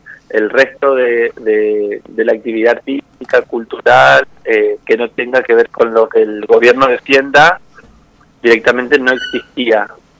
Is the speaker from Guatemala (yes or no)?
no; Corrientes, Argentina; Y bueno, somos correntinos.